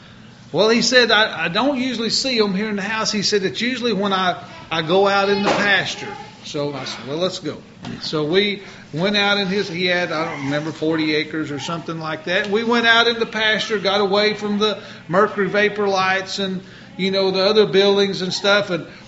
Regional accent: Missouri, United States; born there; You know, I was born in Missouri.

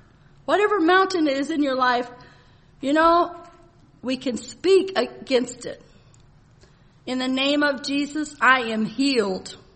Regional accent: Virginia, United States; I'm from Virginia, you know, so a lot of them have porch swings.

